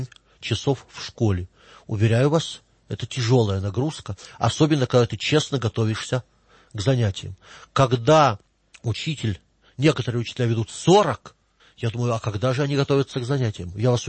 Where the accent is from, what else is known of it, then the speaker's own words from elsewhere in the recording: Omsk, Omsk Oblast, Russia; Только что мне позвонили профсоюзные лидеры из города Омска, рассказывали, как плакала учительница в моем родном городе